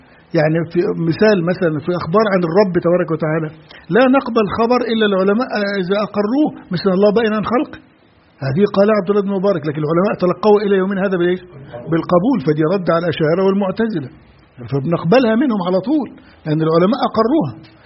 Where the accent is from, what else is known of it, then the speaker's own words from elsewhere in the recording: Egypt; عندنا في مصر